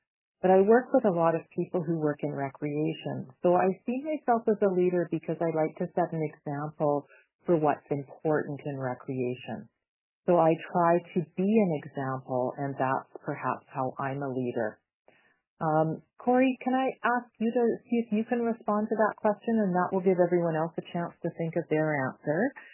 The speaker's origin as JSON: {"language": "English", "town": "Whitehorse", "region": "Yukon", "country": "Canada", "said": "I'm from the Yukon from Whitehorse."}